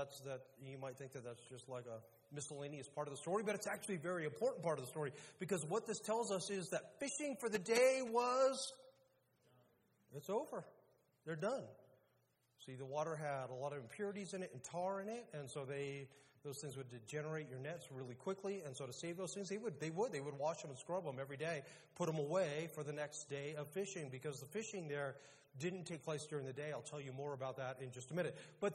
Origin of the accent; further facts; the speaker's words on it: Monterey, California, United States; I grew up in Monterey, and I spent a bunch of years working there in a church.